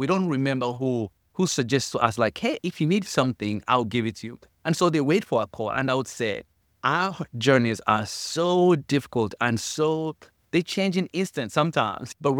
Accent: Uganda; One, I come from Uganda.

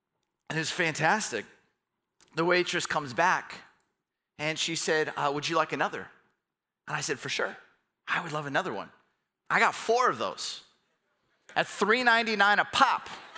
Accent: Camarillo, California, United States; When I was a kid, I went to this restaurant in my hometown, Camarillo, California.

